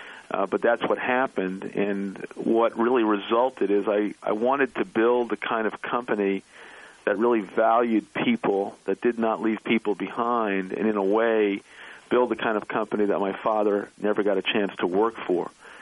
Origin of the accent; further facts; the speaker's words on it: Brooklyn, New York, United States; I grew up in Brooklyn, New York, in a place called The Projects, which really is federally subsidized housing.